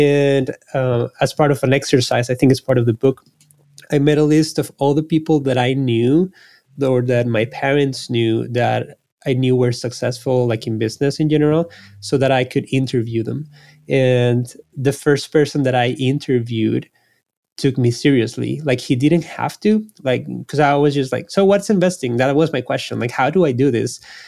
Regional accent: Costa Rica; I come from Costa Rica, which is a small country in Central America. And I come from a family that has a lot of artists in them

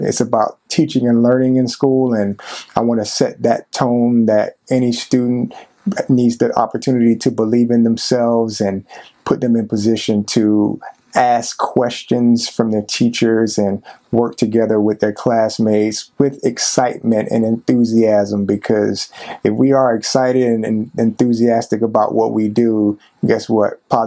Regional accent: Tampa, Florida, United States; I'm the proud principal of Town and Country Elementary School, born and raised in Tampa, Florida.

